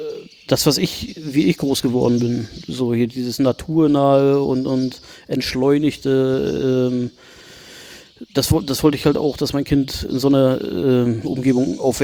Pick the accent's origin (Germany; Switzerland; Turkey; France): Germany; Malchin, Mecklenburg-Vorpommern; born there; also born or lived in Berlin; Ja, ne, ich bin Malchiner. Ich bin ein gebürtiger Malchiner.